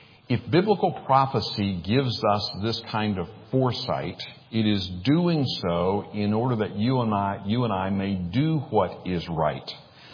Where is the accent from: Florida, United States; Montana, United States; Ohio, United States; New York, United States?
Florida, United States; Pensacola; When I was a kid down on the Pensacola Bay, growing up in Pensacola, Florida, I caught a lot of king crab.